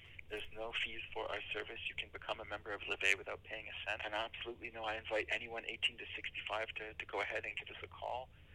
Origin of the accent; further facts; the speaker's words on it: England, United Kingdom; moved away; I immigrated from England, so I'm perfectly bilingual, and I do help a lot of the Anglophones.